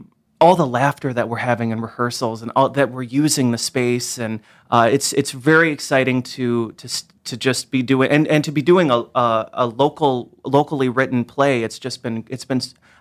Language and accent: English; Rockford, Illinois, United States; I'm from Rockford, Illinois. So home of the Rockford Peaches.